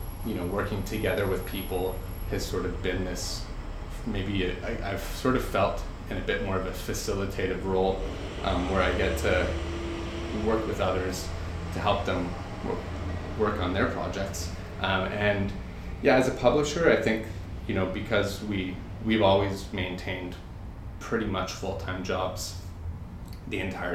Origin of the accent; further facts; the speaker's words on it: Vancouver, British Columbia, Canada; Myself, along with Kellen Cardle, we're both from Vancouver, and we both went to Emily Carr University.